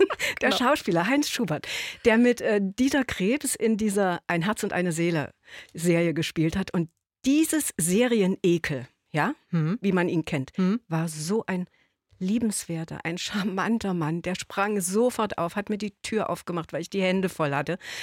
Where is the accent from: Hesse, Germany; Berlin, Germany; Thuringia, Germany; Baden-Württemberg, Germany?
Thuringia, Germany; moved away as an adult; now in Leipzig, Germany; Also Thüringen ist genauso meine Heimat wie seit 1978, als ich nach Leipzig zum Studium gegangen bin, Sachsen.